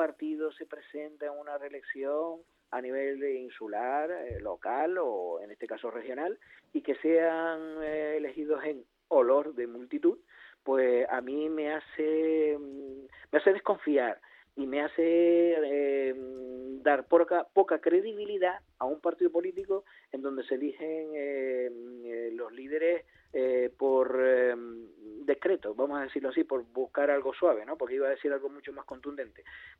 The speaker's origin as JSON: {"language": "Spanish", "region": "Canary Islands", "country": "Spain", "said": "Es que yo, la verdad, como canario, a mí me indigna muchísimo esto."}